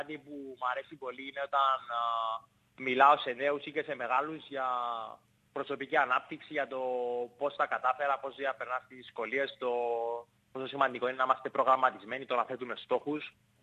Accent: Cyprus; μεγάλωσα εδώ στις Άσεις της Κύπρου

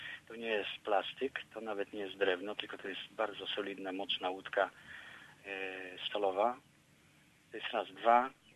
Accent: Zwierzyniec, Lublin Voivodeship, Poland; Ja urodziłem się, proszę panią, w Zwierzyńcu, to jest miejscowość pod Zamościem, nad rzeką Wieprz.

